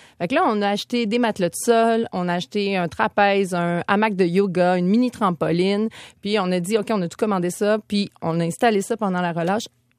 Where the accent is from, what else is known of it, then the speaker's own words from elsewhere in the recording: Saint-Gabriel-de-Brandon, Quebec, Canada; Moi, je viens de Lanaudière, près de Saint-Gabriel. Ben, à Saint-Gabriel-de-Brenne.